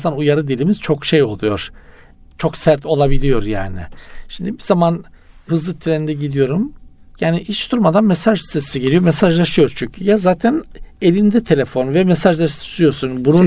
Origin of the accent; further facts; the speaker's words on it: Black Sea Region, Turkey; Bizim Karadeniz'de tabii yani var.